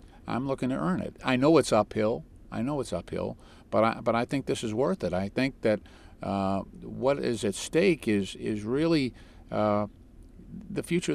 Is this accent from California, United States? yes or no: no; Boston, Massachusetts, United States; I grew up in the Old Colony housing projects in South Boston, a pretty rough place to live. My family struggled.